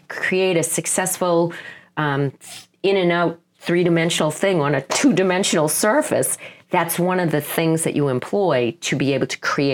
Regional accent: Massachusetts, United States; So I was lucky enough to go to Boston University, which is a great school. I grew up on the North Shore, and I commuted to school and with my big portfolio.

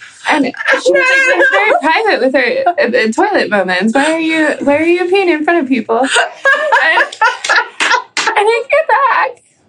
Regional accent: United States; I'm like, I'm American. I don't know what I'm doing.

